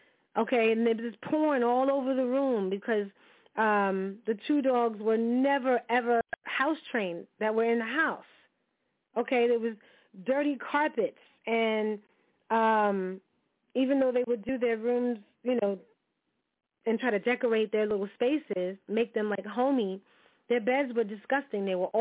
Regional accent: Jamaica; because, you know, I'm Jamaican and Dominican.

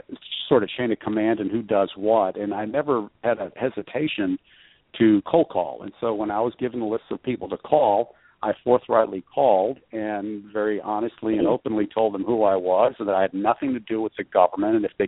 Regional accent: United States; Pleading the fifth is the best thing we as American citizens have to protect ourselves

